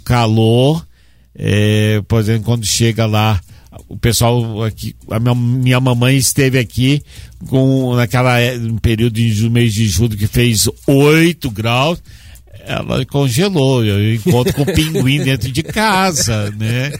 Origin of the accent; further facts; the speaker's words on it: Muriaé, Minas Gerais, Brazil; A minha cidade é longe daqui, é Muriaé